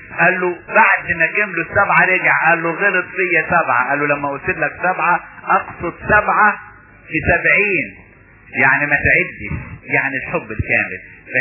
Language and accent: Arabic; Upper Egypt, Egypt; ولذلك حتى عندنا في الصعيد ده اللي بقوله يخبط على الباب ويقول لك على اسم المسيح.